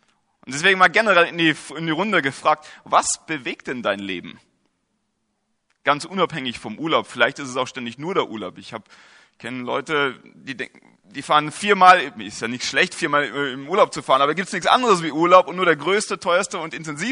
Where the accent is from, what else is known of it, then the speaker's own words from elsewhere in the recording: Herford, North Rhine-Westphalia, Germany; born there; now in Friedberg, Germany; Hier der Anfangsknoten ist da, wo ich geboren bin, in Herford, Nordrhein-Westfalen. Dann bin ich nach ein paar Zentimeter umgezogen, wieder umgezogen, nochmal umgezogen. Und dann bin ich irgendwann hier in Bayern gelandet. Ja, in Friedberg sind wir hingezogen mit meinen Eltern.